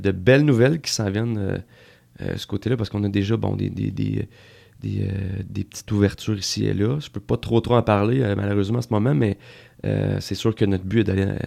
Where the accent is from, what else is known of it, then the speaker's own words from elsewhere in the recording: Quebec, Canada; je suis un Québécois, je parle français, puis ma première langue c'est le français.